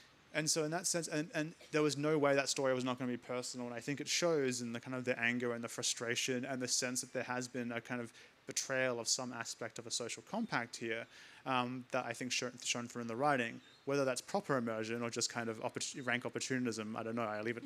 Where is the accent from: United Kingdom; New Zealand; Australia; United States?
Australia; Salisbury, South Australia; I grew up in Salisbury, Elizabeth.